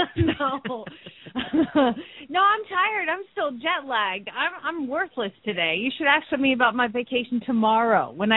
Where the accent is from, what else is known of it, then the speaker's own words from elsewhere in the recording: Phoenix, Arizona, United States; from Phoenix, Arizona